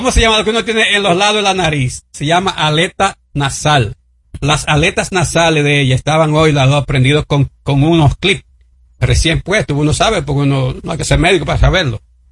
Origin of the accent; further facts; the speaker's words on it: La Vega, Dominican Republic; Ah, porque de La Vega, yo soy de La Vega.